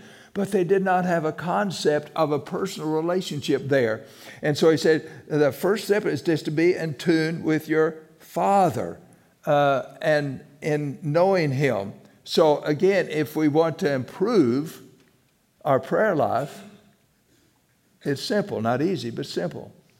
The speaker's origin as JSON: {"language": "English", "region": "Missouri", "country": "United States", "said": "I knew he was from Tennessee, and I was from South Missouri."}